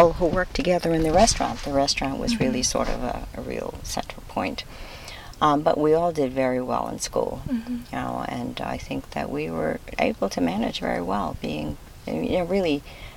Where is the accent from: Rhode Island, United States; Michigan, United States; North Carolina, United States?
Rhode Island, United States; Providence; I was born in Providence, Rhode Island, exactly 70 years ago.